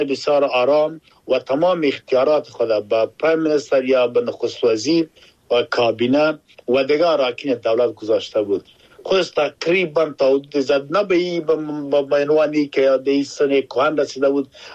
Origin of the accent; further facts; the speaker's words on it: Afghanistan; now in United Kingdom; ما افغان هستم در انگلستان زندگی می کنم، این که خود ما افغان هستم مسلمان هستم